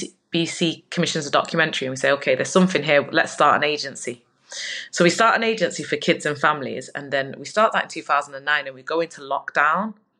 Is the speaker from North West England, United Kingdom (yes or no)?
yes; Old Trafford, North West England, United Kingdom; I grew up in Old Trafford. The 99 parade went past my house.